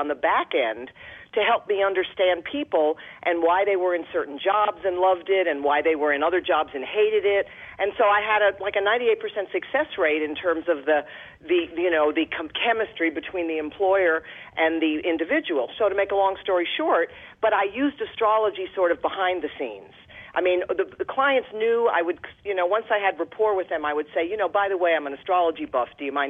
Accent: New York, United States; I mean, I think being a New Yorker, I can do this pretty quickly.

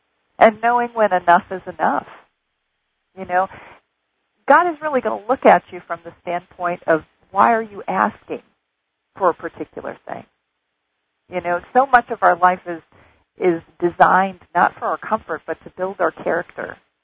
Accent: Detroit, Michigan, United States; And I was from Detroit, so I was used to seeing people in poverty and homelessness

